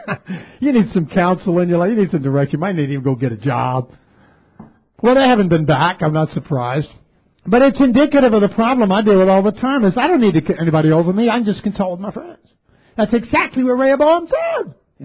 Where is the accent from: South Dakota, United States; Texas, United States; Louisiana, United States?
Louisiana, United States; New Orleans; I'm from New Orleans, okay? I like New Orleans people.